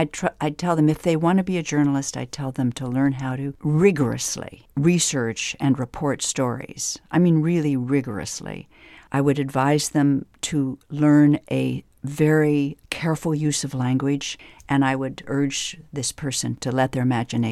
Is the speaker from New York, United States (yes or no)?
no; Topeka, Kansas, United States; I think the memoir is a lot about my growing up in Topeka.